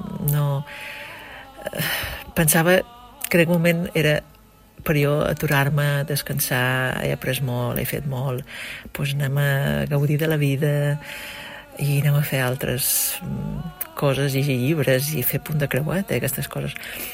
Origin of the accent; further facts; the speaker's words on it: Ibiza, Balearic Islands, Spain; now in Switzerland; quan me pregunten d'on ets o d'on vens, jo dic, pues, d'Eivissa